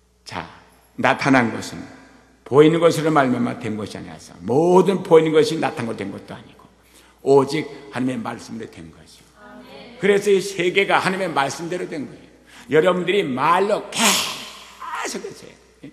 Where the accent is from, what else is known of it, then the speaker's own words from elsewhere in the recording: South Korea; 어렸을 때 한국에는 온돌방에 살았죠.